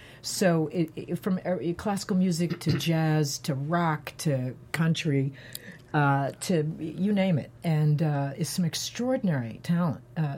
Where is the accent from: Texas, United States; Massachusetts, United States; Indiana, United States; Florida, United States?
Florida, United States; also born or lived in Detroit / North Carolina; Well, I was born in Detroit, grew up in Florida, went to school in North Carolina